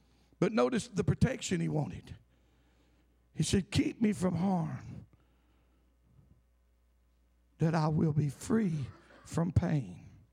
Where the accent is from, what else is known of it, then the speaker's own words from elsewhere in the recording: Buell, United States; I'm from Buell. Okay? I fit the redneck stuff. My richest relative lives in a double wide.